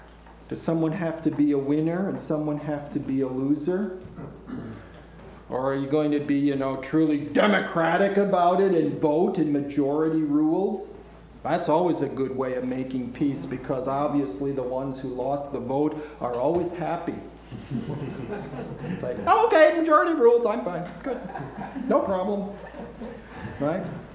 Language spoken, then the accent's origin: English; Canada; as a Canadian